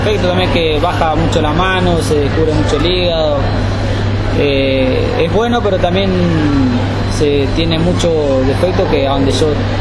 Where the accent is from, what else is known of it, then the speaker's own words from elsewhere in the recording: Corrientes, Argentina; now in Escobar, Argentina; Yo me crié en Corrientes, pero yo nací en Escobar y ya hace como 10 años que estoy acá